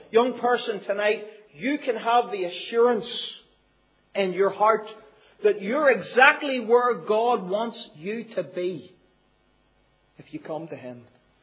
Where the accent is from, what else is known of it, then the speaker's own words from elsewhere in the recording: Belfast, Northern Ireland, United Kingdom; I remember growing up in Belfast.